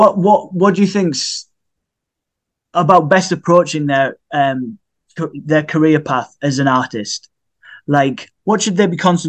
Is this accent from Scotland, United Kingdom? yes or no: no; North East England, United Kingdom; I'm from the Northeast